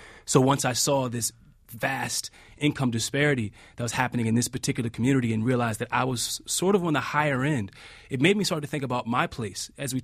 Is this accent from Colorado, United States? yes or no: no; Washington, District of Columbia, United States; a lot of it had to do with my own experience growing up in Washington, D.C., and watching it happen in Washington, D.C., then watching it happen in Brooklyn